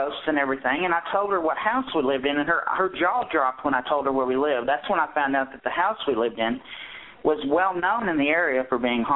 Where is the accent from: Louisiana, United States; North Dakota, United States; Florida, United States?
Louisiana, United States; I'm Cajun.